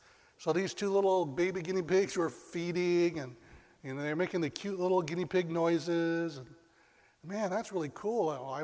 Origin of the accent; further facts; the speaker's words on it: Sacramento, California, United States; When I was a young boy, I grew up in Sacramento